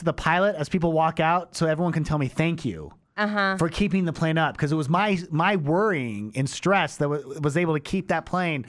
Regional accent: San Bernardino, California, United States; Growing up in California in San Bernardino, which was like the mountains there

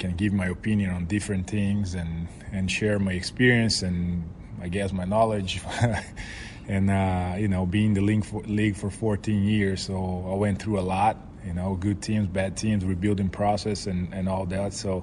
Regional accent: Vitória, Espírito Santo, Brazil; It's going to be in São Paulo and then my hometown, Vitória.

